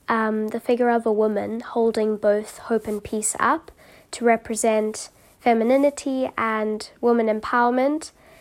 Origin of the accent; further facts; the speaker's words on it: Cape Town, Western Cape, South Africa; I'm from Cape Town.